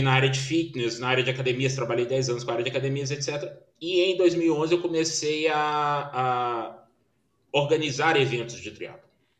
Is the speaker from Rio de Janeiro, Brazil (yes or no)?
no; Belo Horizonte, Minas Gerais, Brazil; now in Brasília, Brazil; Eu sou de Belo Horizonte, hoje resido em Brasília.